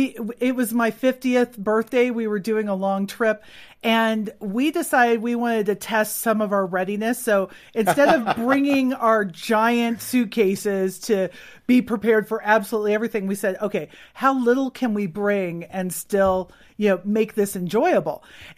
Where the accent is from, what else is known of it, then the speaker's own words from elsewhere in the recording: California, United States; I'm from California. Like we don't do trains. That's not our thing.